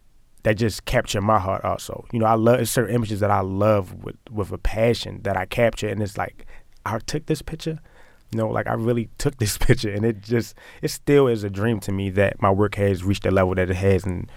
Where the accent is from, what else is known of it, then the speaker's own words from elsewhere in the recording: Baltimore, Maryland, United States; You know, I'm from Baltimore, so I knew what was going to happen